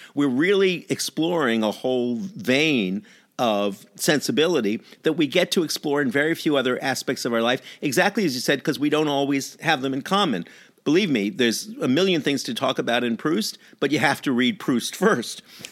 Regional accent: New York, United States; I am a New Yorker, as you know, and therefore whenever I am in Chicago, I find what they call pizza to be this bizarre concoction

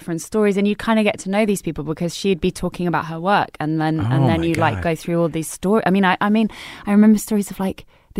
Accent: Harrow, London, United Kingdom; Yes, it is. Northwest London. It's near Wembley, kind of.

